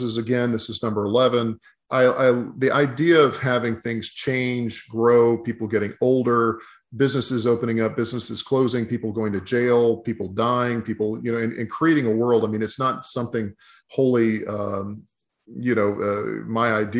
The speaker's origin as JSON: {"language": "English", "region": "Alabama", "country": "United States", "tie": "born or raised there", "said": "things that I really thought as a teenager growing up in Alabama had been decided"}